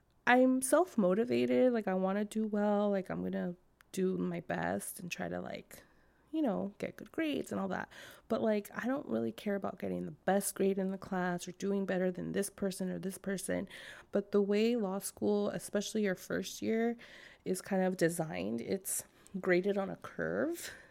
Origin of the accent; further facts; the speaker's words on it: California, United States; also born or lived in East Coast; Like, this is California. Like, this is where I'm from.